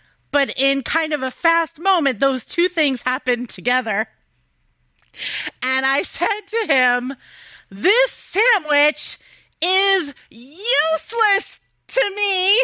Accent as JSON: {"language": "English", "town": "Philadelphia", "region": "Pennsylvania", "country": "United States", "said": "So like I come from the Philly area and cheese steaks are really, really big."}